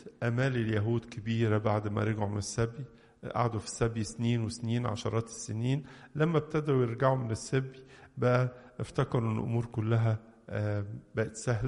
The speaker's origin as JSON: {"language": "Arabic", "country": "Egypt", "said": "ومعروف عننا كمصريين كلنا أننا شعب نحب الله وشعب متدين."}